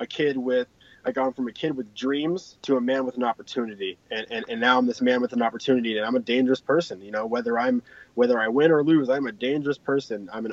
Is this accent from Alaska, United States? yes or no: yes; Alaska, United States; See, Alaska is my home state, and you know, a lot of people claim that they support Alaska, but no one does what I do.